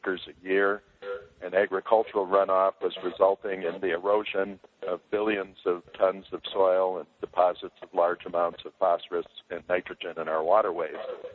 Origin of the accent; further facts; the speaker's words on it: Duluth, Minnesota, United States; In Duluth, Minnesota, my home state, for instance, this summer in one 24-hour extreme rain event